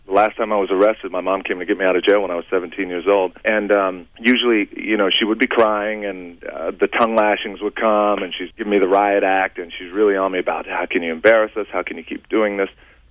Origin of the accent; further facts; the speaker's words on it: Hayward, California, United States; I was born in the Bay Area.